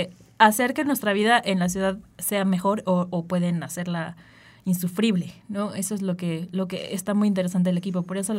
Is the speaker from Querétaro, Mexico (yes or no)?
no; Mexico City, Mexico; todos somos genuinamente muy chilangos y muy, muy de calle